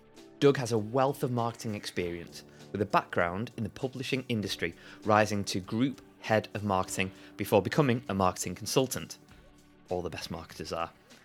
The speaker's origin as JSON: {"language": "English", "country": "United Kingdom", "said": "But I'm British, so I can't really just go and take it"}